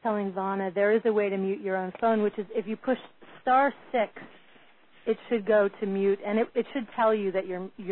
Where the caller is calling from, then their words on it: New York City, New York, United States; I live in New York City.